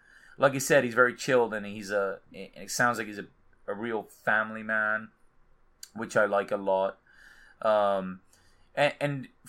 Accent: England, United Kingdom; I'm English

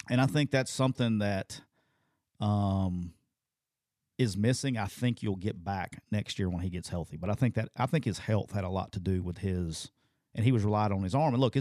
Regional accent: Alabama, United States; He got me there, and I'm from Alabama.

